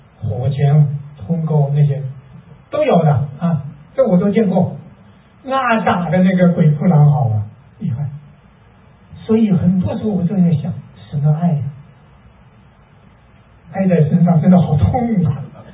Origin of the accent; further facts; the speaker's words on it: China; 从前我们中国人都说父亲和母亲的角色是有区别的